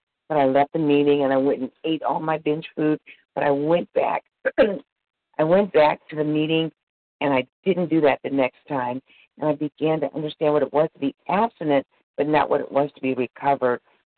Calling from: Missouri, United States; I'm calling from Missouri.

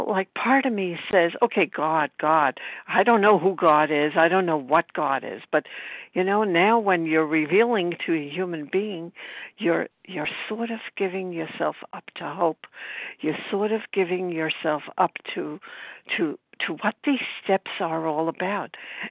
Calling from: Brooklyn, New York, United States; I'm from Brooklyn, New York.

